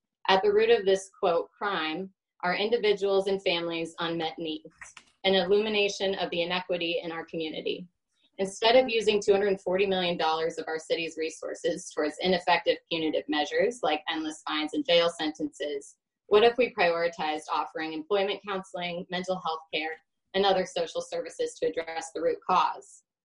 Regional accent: Portland, Oregon, United States; I grew up in Portland and worked as an administrative assistant in the Multnomah County District Attorney's Office as a summer job for 3 years.

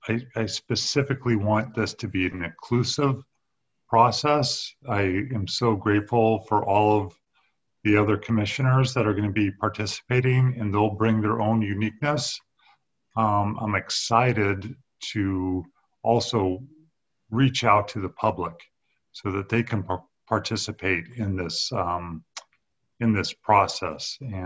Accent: Portland, United States; I was born and raised in Portland.

